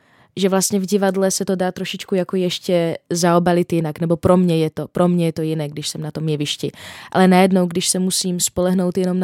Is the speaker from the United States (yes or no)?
no; Slovakia; Czech is a second language; čeština není úplně můj primární jazyk. Já jsem Slovenka.